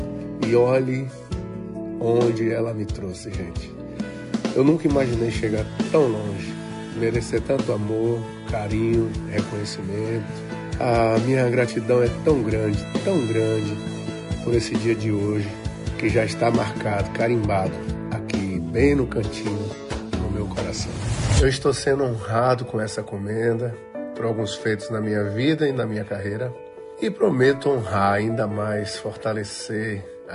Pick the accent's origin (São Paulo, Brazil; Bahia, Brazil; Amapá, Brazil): Bahia, Brazil; Salvador; Salvador foi onde tudo começou para mim, antes de qualquer palco, antes de qualquer nome. Eu venho da Liberdade, São Caetano, Capelinha.